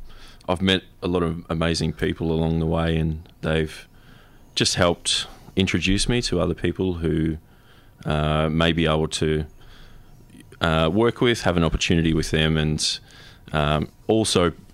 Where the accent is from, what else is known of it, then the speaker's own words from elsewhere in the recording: Sale, Victoria, Australia; Where I'm also from country Victoria